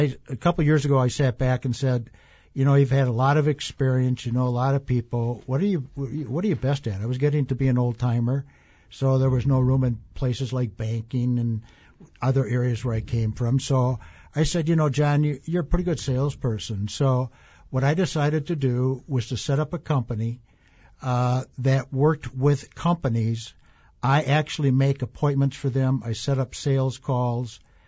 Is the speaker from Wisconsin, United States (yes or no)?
yes; Appleton, Wisconsin, United States; Well, basically, Tony, I grew up in Appleton, love Appleton.